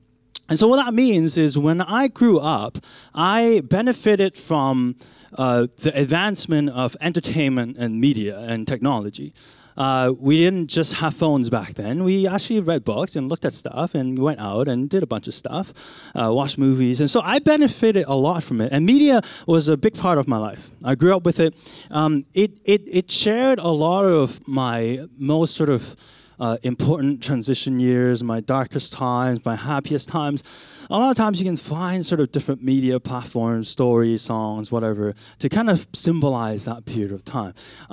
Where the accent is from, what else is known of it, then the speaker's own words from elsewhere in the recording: Hong Kong; when I was born in Hong Kong, and I spent most of my younger days in Hong Kong